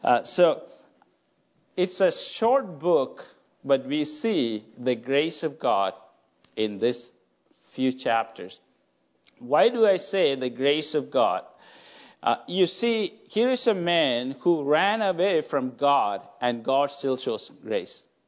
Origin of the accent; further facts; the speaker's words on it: Wisconsin, United States; now in Chicago, United States; So we moved from a small town from Wisconsin and moved to Chicago.